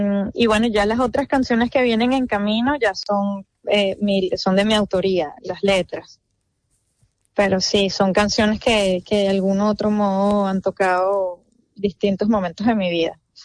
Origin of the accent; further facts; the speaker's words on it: Caracas, Capital District, Venezuela; soy de Caracas, Venezuela.